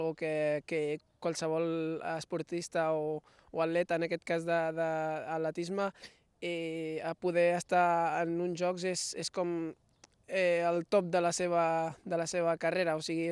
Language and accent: Catalan; Vilafranca del Penedès, Catalonia, Spain; poder dir que sóc de Vilafranca